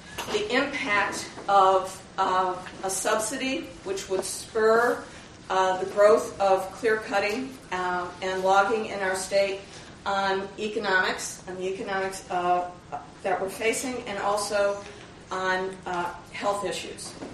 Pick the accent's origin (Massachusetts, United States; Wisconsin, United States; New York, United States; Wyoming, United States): Massachusetts, United States; Longmeadow; I'm from Longmeadow, Massachusetts.